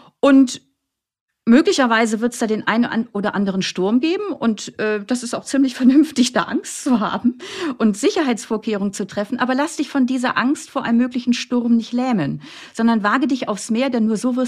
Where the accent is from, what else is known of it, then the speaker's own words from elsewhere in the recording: Flensburg, Schleswig-Holstein, Germany; Ich komme aus Flensburg